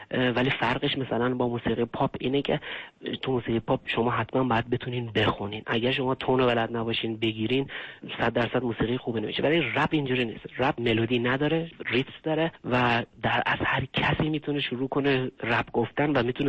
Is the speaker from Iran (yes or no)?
yes; Iran; توی زبون خیابونی ما ایرانیام هست